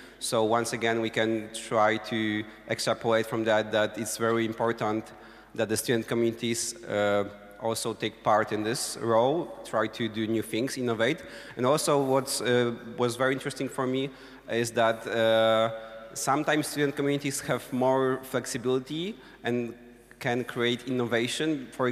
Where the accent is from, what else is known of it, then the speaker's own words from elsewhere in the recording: Warsaw, Masovian Voivodeship, Poland; English is a second language; I'm from Poland, Warsaw.